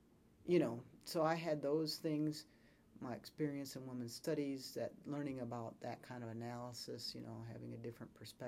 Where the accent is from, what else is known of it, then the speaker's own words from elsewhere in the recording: Wisconsin, United States; growing up in a small town in rural Wisconsin actually did come in handy